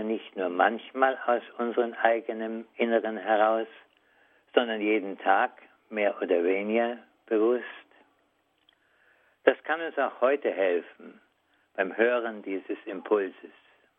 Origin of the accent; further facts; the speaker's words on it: Wrocław, Lower Silesian Voivodeship, Poland; moved away; durch die Straßen meiner Heimatstadt Breslau ging. Also war ich im Traum ungefähr 10 bis 14 Jahre alt, denn 1945 mussten wir fliehen.